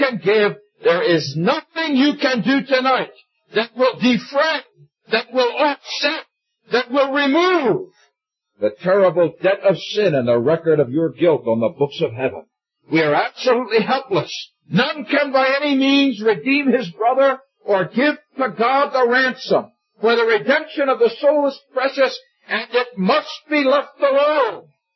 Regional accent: United States; As an American, I could never forget exactly where I was when I heard that President Kennedy was dead.

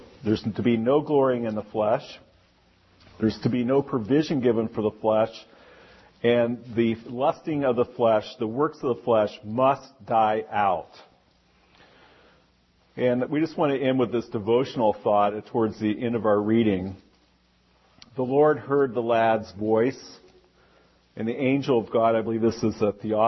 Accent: Wisconsin, United States; If I see a snake, you know what I do? I shoot it. I'm from Wisconsin.

